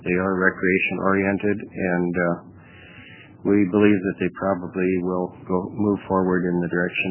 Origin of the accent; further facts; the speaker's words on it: Florence, United States; I'm from Florence.